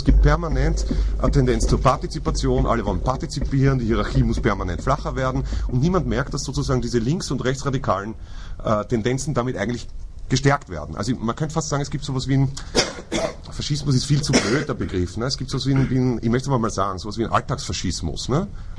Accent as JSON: {"language": "German", "country": "Austria", "said": "auf die ich als Österreicher im Übrigen auch vereidigt bin."}